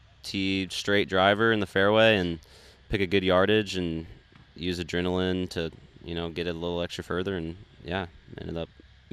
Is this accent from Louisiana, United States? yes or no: no; Oklahoma, United States; Yeah, I mean, growing up in Oklahoma, I've played in the wind a lot and knew that it suited my game.